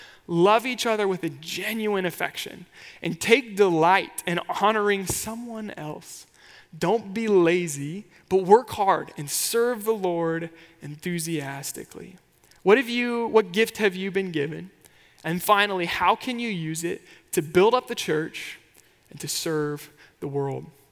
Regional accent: Kansas, United States; And I was familiar with it because I'm from Kansas, obviously.

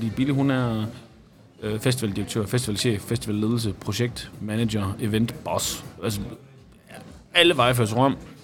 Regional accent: Grenaa, Central Denmark Region, Denmark; also born or lived in Aarhus; now in Kolding, Denmark; Simon er fra Herning, jeg er fra Grenaa, men vi har levet hele vores ungdomsliv i Aarhus. Vi studerede i Aarhus og været unge og voksne i Aarhus. Nu bor jeg jo i Kolding

